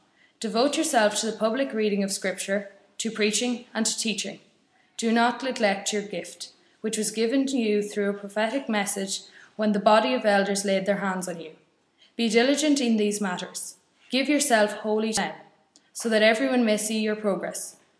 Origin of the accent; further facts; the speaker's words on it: County Cavan, Ireland; I'm from Cavan, and I'm reading 1 Timothy chapter 4.